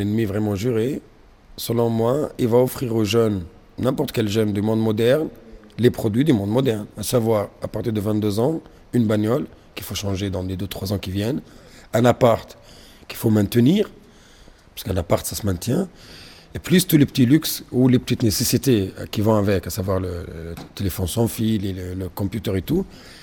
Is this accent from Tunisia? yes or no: yes; Tunisia; Parce que je viens de Tunisie. Je reviens il y a 2 semaines. C'est un pays que je connais très bien. J'y suis né, j'ai grandi là-bas. J'y vais régulièrement.